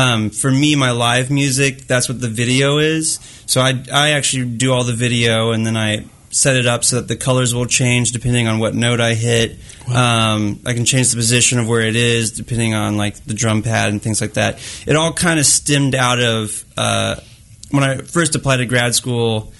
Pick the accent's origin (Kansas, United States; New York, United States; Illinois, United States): Kansas, United States; Lawrence; now in Kansas City, United States; I really never got shows in Lawrence until I moved here. So my hometown, but they weren't too friendly to me until I left.